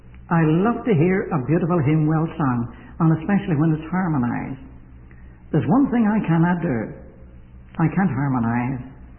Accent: Ireland; I hope I'm not, although I'm an Irishman.

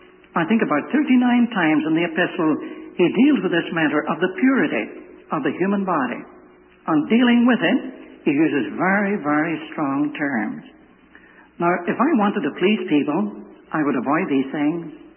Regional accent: Ireland; Well, I must confess that I'm an Irishman.

